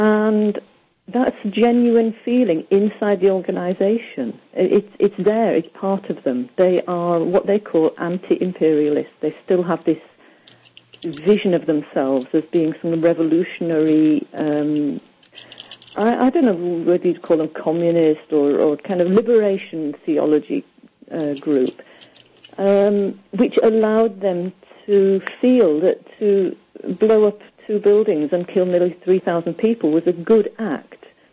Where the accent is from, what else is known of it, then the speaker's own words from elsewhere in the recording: United Kingdom; because I'm British and I was completely duped by these people